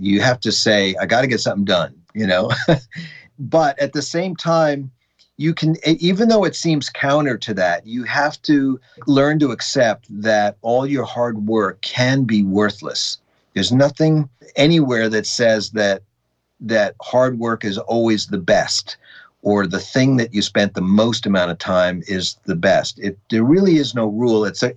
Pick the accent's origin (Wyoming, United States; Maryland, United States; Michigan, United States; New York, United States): New York, United States; Long Island; I loved growing up on Long Island.